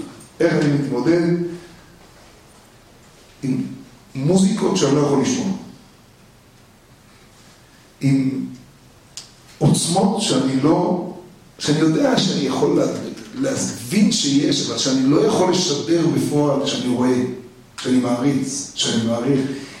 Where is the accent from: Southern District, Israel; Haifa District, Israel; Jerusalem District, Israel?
Jerusalem District, Israel; Jerusalem; אני גדלתי בשערי חסד כשאסור היה ללכת למירון